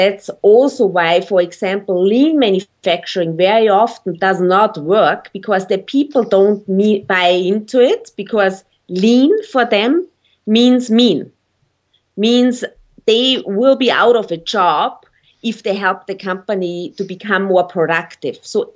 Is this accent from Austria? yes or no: yes; Austria; And when I look now back to my home country in Austria, that's quite interesting too.